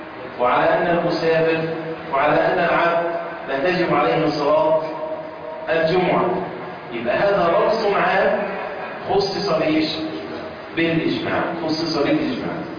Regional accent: Egypt; الطفل عندنا في مصر الآن يبقى عنده 17 سنة ونص

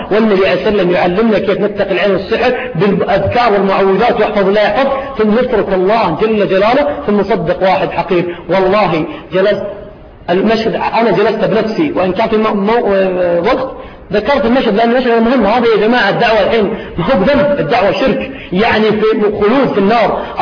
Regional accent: Riyadh, Riyadh Province, Saudi Arabia; عندنا في الرياض

